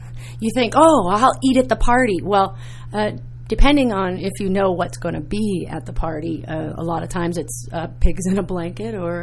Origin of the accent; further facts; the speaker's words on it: Minnesota, United States; Well, I grew up in Minnesota, and we were, meat, potatoes, vegetables from the garden, normal Midwest family